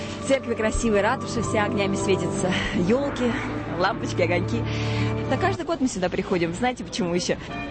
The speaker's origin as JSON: {"language": "Russian", "region": "Moscow", "country": "Russia", "said": "Я из Москвы тоже. У меня вот родители сейчас там тоже живут в Москве."}